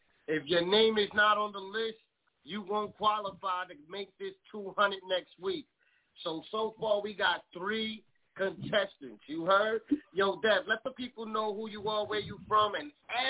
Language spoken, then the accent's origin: English; Bronx, New York, United States; Oh, you going to my hometown? Shout out to the BX.